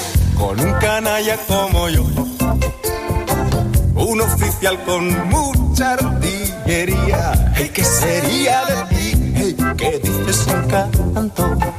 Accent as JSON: {"language": "Spanish", "country": "Panama", "tie": "born there", "said": "comparto que los dos nacimos en Panamá, somos hispano-panameños los dos"}